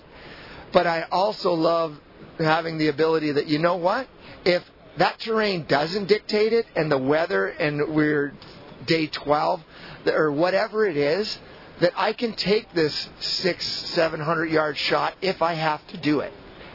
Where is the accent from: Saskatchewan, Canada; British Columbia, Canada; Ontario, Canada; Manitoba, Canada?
Ontario, Canada; I grew up bow hunting in Ontario, the access to hunting was so limited that the bow provided more access to it.